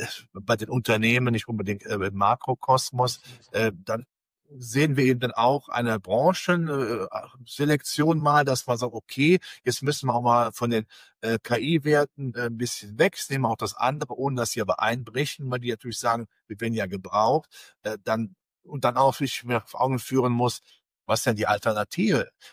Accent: Rhineland, Germany; dann sagt der Rheinländer und ich bin Rheinländer.

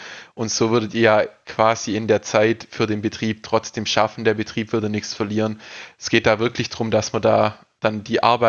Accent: Baden-Württemberg, Germany; Ich bin aus dem Ostalbkreis quasi, aus dem Landkreis

